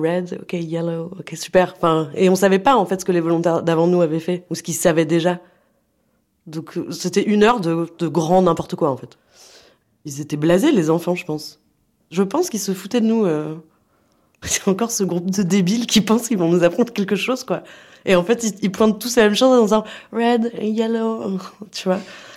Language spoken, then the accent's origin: French; France; Moi, je parlais un petit peu anglais, mais c'est pas, je suis française, c'est pas ma langue natale.